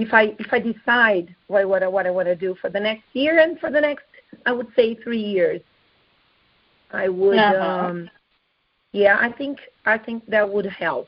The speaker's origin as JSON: {"language": "English", "region": "Rio de Janeiro", "country": "Brazil", "second_language": "English", "lives_now": "São Paulo, Brazil", "said": "we are not from São Paulo. We're actually from Rio. All our family is in Rio."}